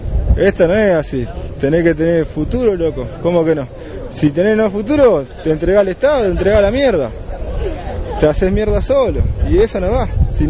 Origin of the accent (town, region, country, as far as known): José C. Paz, Buenos Aires Province, Argentina